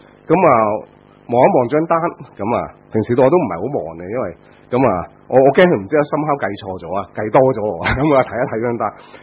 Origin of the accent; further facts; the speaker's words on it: China; 咁有時好複雜，我哋中國人嗰啲即係親屬關係咁樣